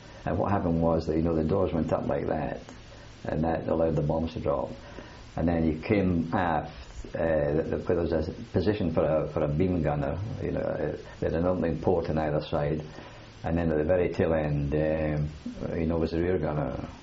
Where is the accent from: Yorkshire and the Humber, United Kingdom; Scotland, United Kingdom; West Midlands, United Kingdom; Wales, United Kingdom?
Scotland, United Kingdom; Kilmarnock; I came from Millerside, Kilmarnock.